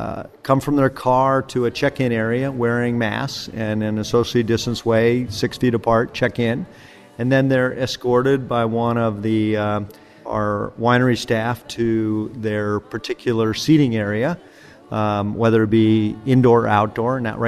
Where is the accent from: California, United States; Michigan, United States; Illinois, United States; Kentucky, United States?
California, United States; Marin; also born or lived in Santa Rosa; So I was born in Santa Rosa, raised in Marin, got involved in the Silicon Valley for 25 years, and then worked in San Francisco.